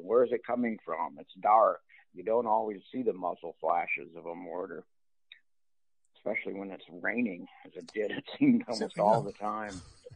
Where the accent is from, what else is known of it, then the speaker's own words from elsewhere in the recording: Minnesota, United States; should I just leave from my hometown and head for Canada? I lived in Minnesota. It was an 8-hour drive from where I lived up to the Canadian border